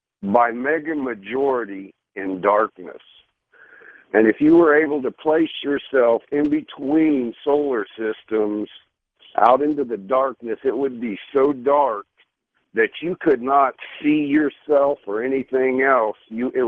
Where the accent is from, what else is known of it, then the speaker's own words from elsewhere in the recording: Roswell, New Mexico, United States; born there; I was born in Walker Air Force Base Hospital, Roswell, New Mexico.